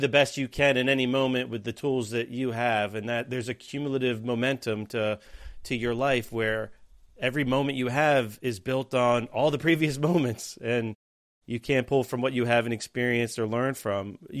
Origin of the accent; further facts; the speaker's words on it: United States; I mean, as an American, it's like, yeah, that's what you want your Marines to be able to do.